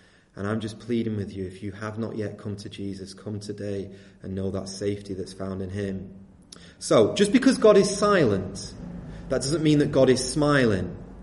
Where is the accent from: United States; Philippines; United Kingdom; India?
United Kingdom; England; Now, as you can probably tell, I'm not American, but it is interesting, over here in England, we stole a phrase from the Americans